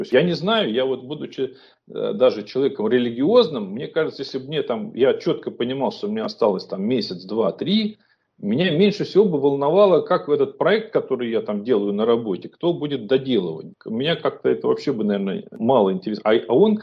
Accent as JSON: {"language": "Russian", "region": "Saint Petersburg", "country": "Russia", "tie": "born or raised there", "said": "если в моем родном городе, да, в Ленинграде"}